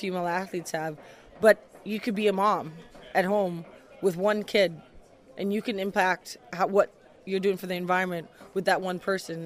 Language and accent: English; Dominica; like, I'm from Dominica.